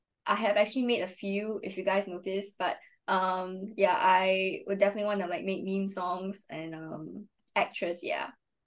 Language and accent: English; Singapore; that's when I guess people really get to know that I'm from Singapore